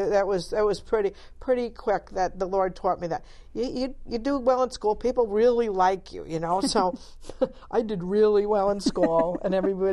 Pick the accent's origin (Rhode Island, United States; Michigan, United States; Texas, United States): Rhode Island, United States; born there; And this was at the Rhode Island Hospital. I was born in Rhode Island.